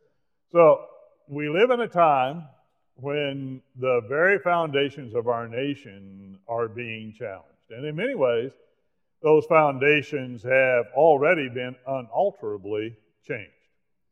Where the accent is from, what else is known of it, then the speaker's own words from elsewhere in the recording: United States; I'm an old-fashioned, red-blooded, flag-waving American. And I thank God that I am an American.